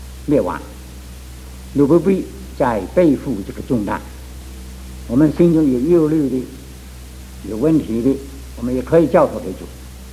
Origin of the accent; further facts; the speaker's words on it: China; 我们中国人，中国人有什么在中间，所以叫做中国人呢？